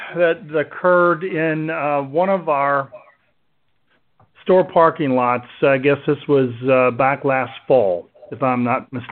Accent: Louisville, Kentucky, United States; my father and the Xavier brothers at St. Xavier in Louisville had a lot of influence on probably the core values that I developed.

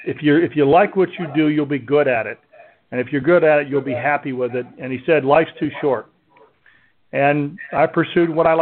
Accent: Louisville, Kentucky, United States; my father and the Xavier brothers at St. Xavier in Louisville had a lot of influence on probably the core values that I developed.

